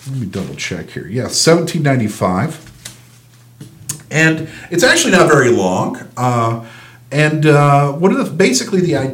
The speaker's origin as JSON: {"language": "English", "country": "United States", "said": "And I find that deeply confusing as an American who doesn't speak German."}